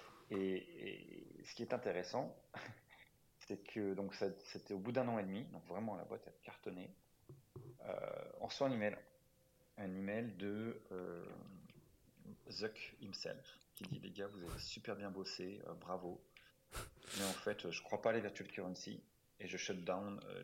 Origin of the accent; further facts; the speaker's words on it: France; accent: French; J'avais toujours mon accent français pourri.